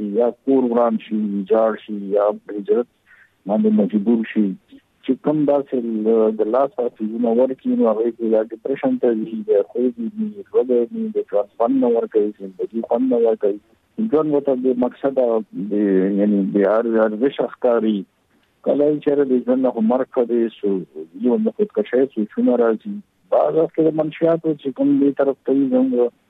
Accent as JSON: {"language": "Pashto", "town": "Pabbi", "region": "Khyber Pakhtunkhwa", "country": "Pakistan", "tie": "born or raised there", "said": "زه جی بنیادی خو یم د پبو، د وړوکوالی مې پبو کې"}